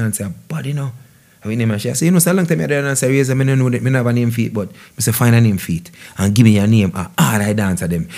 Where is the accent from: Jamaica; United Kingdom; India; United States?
Jamaica; Portmore, Saint Catherine; No, I'm originally from Waterford, Portmore, but I passed for Spanish Town.